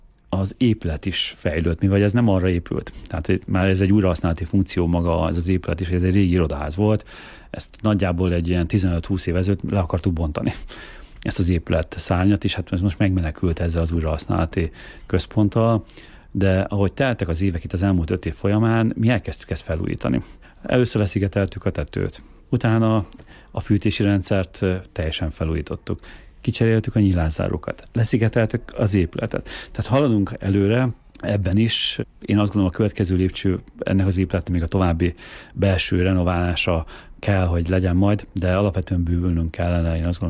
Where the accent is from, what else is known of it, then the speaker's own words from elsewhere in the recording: Miskolc, Borsod-Abaúj-Zemplén, Hungary; miskolciak, mi furák vagyunk egy kicsikét, mi nagyon büszkék vagyunk, és nagyon büszkék vagyunk arra, hogy miskolciak vagyunk